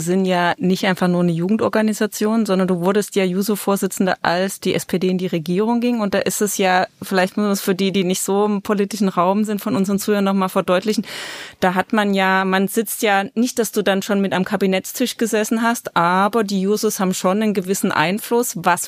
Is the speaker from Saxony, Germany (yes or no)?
yes; Dresden, Saxony, Germany; Und zwar in Dresden gibt's die Brüche Terrasse, wo ich herkomme.